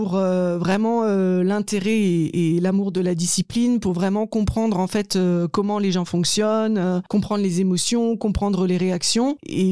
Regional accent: Grand Est, France; Effectivement, donc j'ai grandi dans le Haut-Rhin et donc j'ai rejoint la capitale strasbourgeoise pour mes études de psychologie.

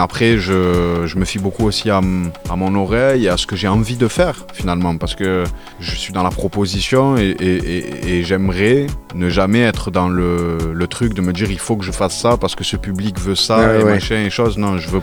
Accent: Marseille, Provence-Alpes-Côte d'Azur, France; Le Vélodrome, c'est le cœur de Marseille. Je suis Marseillais

